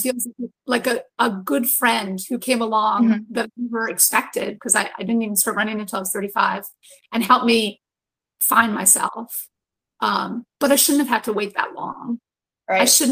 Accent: Virginia, United States; also born or lived in Vancouver, Canada; even though I was born in Canada, I think I mentioned before that I was born in Vancouver, Canada, my parents split up and my mother married an American. And I actually ended up in Northern Virginia. As a high school student in Northern Virginia

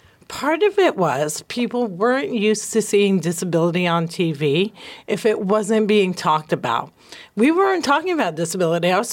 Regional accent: New Jersey, United States; she's from where Jesus is from. And I'd be like, I'm from Jersey.

